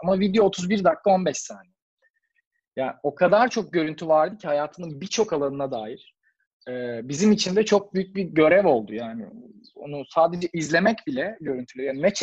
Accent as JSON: {"language": "Turkish", "region": "Istanbul", "country": "Turkey", "said": "Hepimiz İstanbulluyuz."}